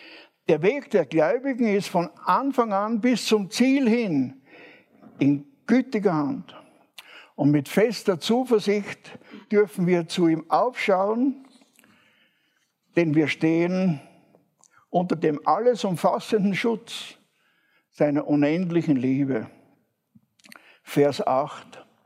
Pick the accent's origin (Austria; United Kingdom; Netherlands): Austria; now in Switzerland; Ich bin kein Schweizer. Ich bin Österreicher.